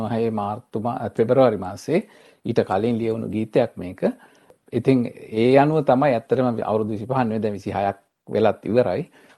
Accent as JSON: {"language": "Sinhala", "town": "Colombo", "region": "Western Province", "country": "Sri Lanka", "tie": "born or raised there", "said": "මගේ ගම වෙන්නේ අවිස්සාවේල්ලේ. නමුත් මා ඉපදුනේත් පාසල් ගියත් කොළඹ."}